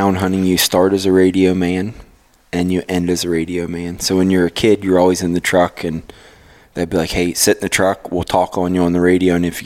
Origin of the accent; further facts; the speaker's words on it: Pennsylvania, United States; Now, I grew up in Pennsylvania, but my whole family was from West Virginia.